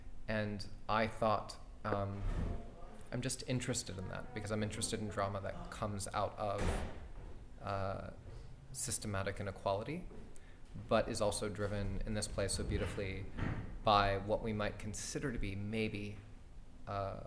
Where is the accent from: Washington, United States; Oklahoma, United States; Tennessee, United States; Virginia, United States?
Virginia, United States; I mean, I'm from a place that's not New York. I'm from Virginia